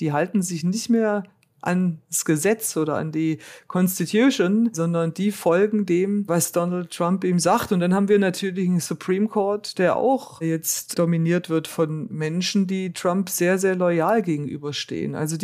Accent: Germany; weil ich als Deutsche davon so betroffen bin

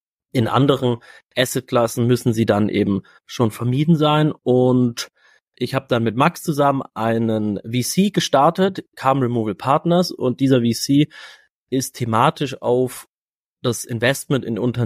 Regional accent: Cologne, North Rhine-Westphalia, Germany; Und ich komme aus Köln

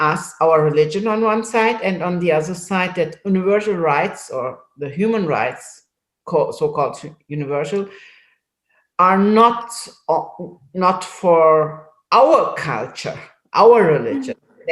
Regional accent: Turkey; Actually, I know that from Turkey very well, because I'm from Turkey, and I talked a lot.

